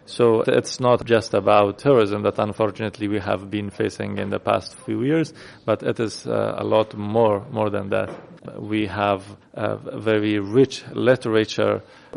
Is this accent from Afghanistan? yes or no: yes; Afghanistan; and I'm from Afghanistan.